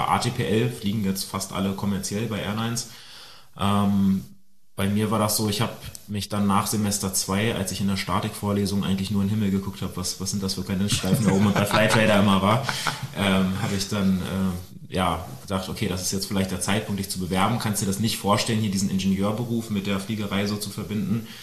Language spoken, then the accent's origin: German; Celle, Lower Saxony, Germany; Ich bin in Celle aufgewachsen, also relativ nah an Hannover.